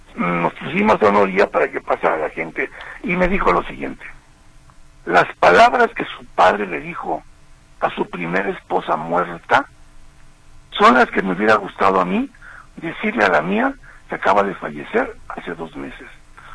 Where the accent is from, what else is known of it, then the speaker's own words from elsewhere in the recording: Córdoba, Veracruz, Mexico; born there; yo nací en Córdoba, Veracruz.